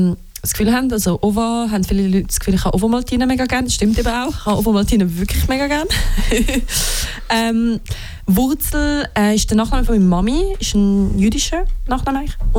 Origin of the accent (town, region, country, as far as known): Zurich, Switzerland; born or raised there; also born or lived in Toulouse